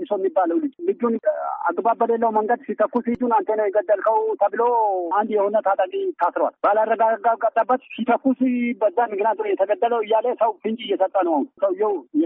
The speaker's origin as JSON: {"language": "Amharic", "region": "Gambela", "country": "Ethiopia", "tie": "born or raised there", "said": "ሰባት ነው እዚህ ሀገር ገባሁት፣ እዚህ ነው ያደግኩት፣ ልጆችም የወለድኩት የልጆችን ልጆችም እዚህ ነው ያደገ ነው።"}